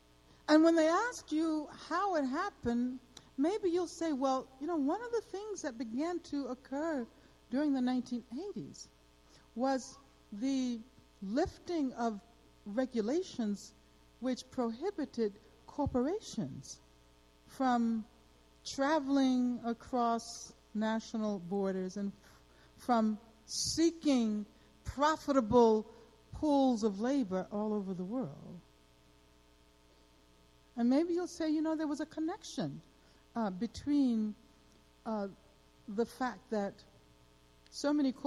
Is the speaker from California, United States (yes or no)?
no; Birmingham, Alabama, United States; You heard that I grew up in Birmingham, Alabama, right? When I was a child, Birmingham used to be a major steel production city.